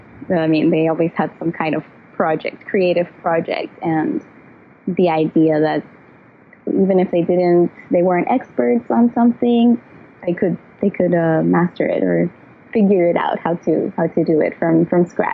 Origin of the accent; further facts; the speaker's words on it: Bayamon, Puerto Rico; Sure. I grew up in Puerto Rico in Bayamon